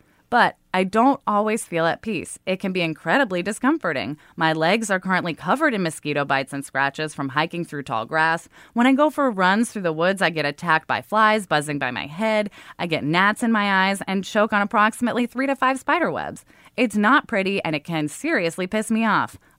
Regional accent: Oregon, United States; Like, I grew up in Oregon where, like, every school trip was like, you're going to this campsite

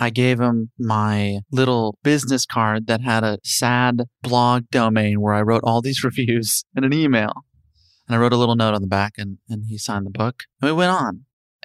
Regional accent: Chicago, Illinois, United States; And again, I'm from Chicago, so there's added significance.

